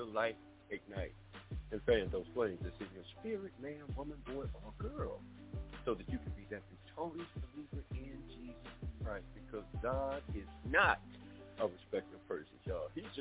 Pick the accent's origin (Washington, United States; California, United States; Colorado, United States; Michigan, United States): Michigan, United States; Detroit; moved away as an adult; also born or lived in Pine Bluff, Arkansas; I was born in Pine Bluff, Arkansas, but at the age of 6 years old, guess what? They took me to Detroit, the Motor City, where I lived there for 40 years. Yes, I had to relocate in 07, come back home due to life circumstances.